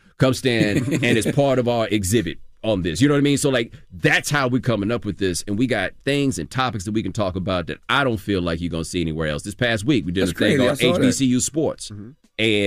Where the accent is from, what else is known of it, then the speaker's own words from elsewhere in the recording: Birmingham, Alabama, United States; growing up when I grew up in Birmingham, the GDs wore black.